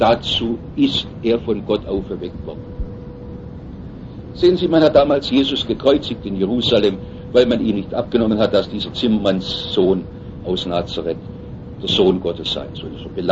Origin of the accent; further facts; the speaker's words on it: Korntal, Baden-Württemberg, Germany; Ich komme aus Korntal.